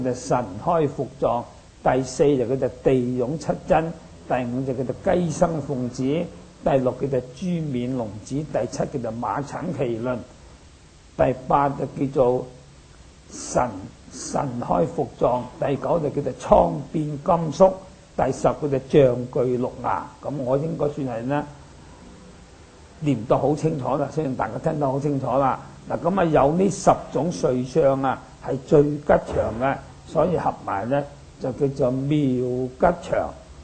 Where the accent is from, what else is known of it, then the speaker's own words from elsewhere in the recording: Guangdong, China; 嗱咁我係廣東人，標準廣東話就讀室利啦。